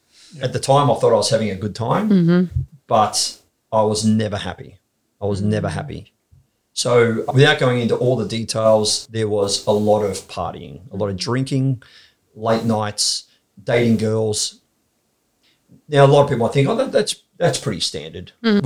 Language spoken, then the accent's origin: English; Gosford, New South Wales, Australia; also born or lived in Newcastle; So I was born in Gosford. So we spent the first 12 years of my life on the Central Coast. Then we went to Newcastle for a couple of years.